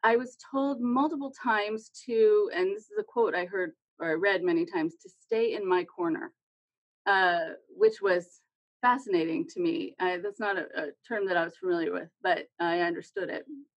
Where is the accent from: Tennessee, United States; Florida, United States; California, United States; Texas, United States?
California, United States; The other part was because I'm a Californian, and California has its own problems.